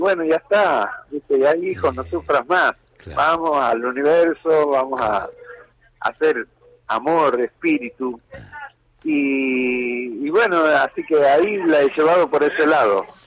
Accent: Villa Caraza, Buenos Aires Province, Argentina; yo he vivido en Villa Caraza, cuando era chico, en Villa Caraza, pegado a Villa Fiorito.

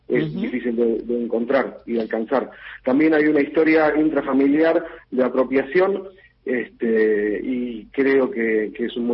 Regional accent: Las Flores, Buenos Aires Province, Argentina; En nuestro caso, somos de Las Flores

